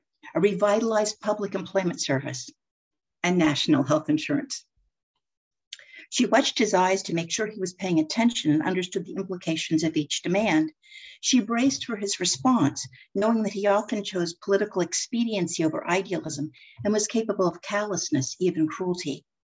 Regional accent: Hawaii, United States; Well, I grew up mainly here in Hawaii.

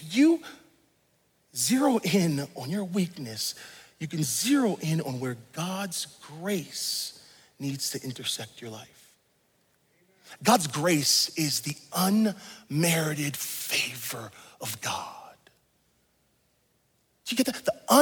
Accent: Massachusetts, United States; I remember going to Westgate Mall as a kid growing up in Massachusetts

